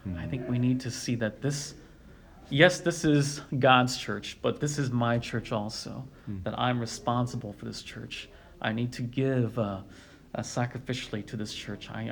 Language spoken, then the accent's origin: English; United States; And I was born here and raised here, and I grew up in Hmong churches